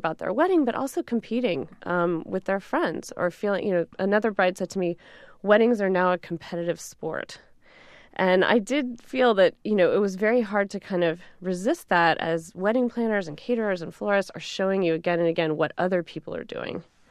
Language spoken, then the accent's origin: English; Texas, United States; The South has a tradition of that. I grew up in Texas, actually, but chose not to get married there.